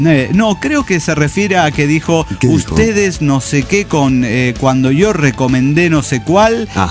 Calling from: Kansas City, Missouri, United States; de Kansas City.

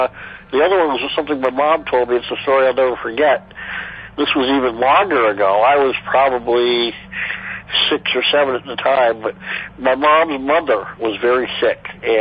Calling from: Vermont, United States; I'm from Vermont

